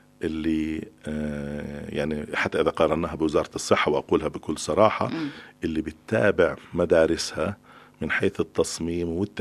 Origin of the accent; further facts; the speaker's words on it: Palestine; أنا ضد طريقة المباني العالية الموجودة عندنا في فلسطين لا أكثر ولا أقل